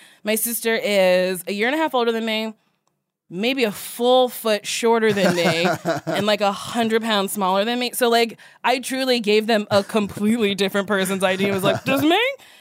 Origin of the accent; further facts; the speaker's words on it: New Jersey, United States; Which is bad, because I'm from Jersey and he's from Jersey.